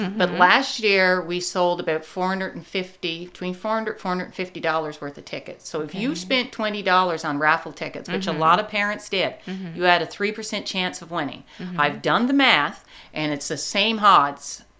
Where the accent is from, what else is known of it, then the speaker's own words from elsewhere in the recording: Quebec, Canada; because I'm from the North Shore, Lower North Shore.